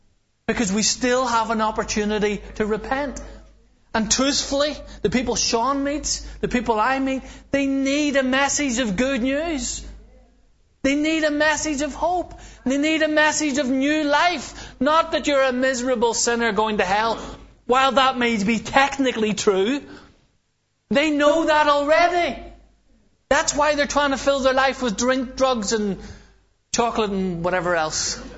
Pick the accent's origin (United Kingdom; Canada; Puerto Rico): United Kingdom; Belfast, Northern Ireland; As a Protestant brought up in Belfast